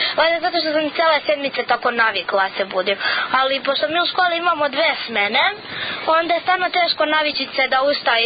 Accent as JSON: {"language": "Serbian", "town": "Gornji Milanovac", "region": "Šumadija and Western Serbia", "country": "Serbia", "said": "Imam 12 godina, dolazim iz Gornjeg Milanovca, peti sam razred"}